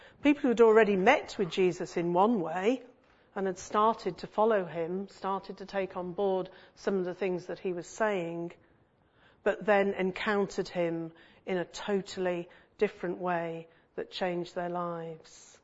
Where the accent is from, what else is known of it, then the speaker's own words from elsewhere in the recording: North West England, United Kingdom; When I was at home then, where my parents lived, I could see Marple from my bedroom window.